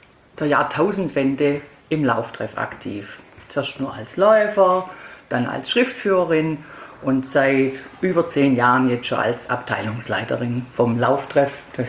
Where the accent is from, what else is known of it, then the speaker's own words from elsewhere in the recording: Herrenberg, Baden-Württemberg, Germany; bin Anfang 50, verheiratet und habe 3 Kinder und ich bin eigentlich auch Herrenberger Urgewächs, also ich bin in Herrenberg groß geworden und bin mit circa 205. Klasse nach Kubingen gezogen.